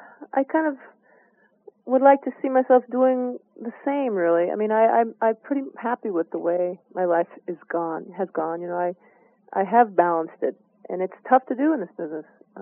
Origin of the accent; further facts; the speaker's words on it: Tucson, Arizona, United States; born there; I was born in Tucson, Arizona, so no problem.